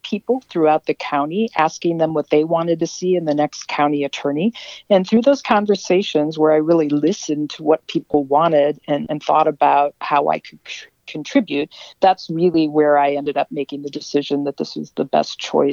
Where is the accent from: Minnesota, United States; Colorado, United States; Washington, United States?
Minnesota, United States; New Ulm; I grew up in New Ulm, which is in southern Minnesota.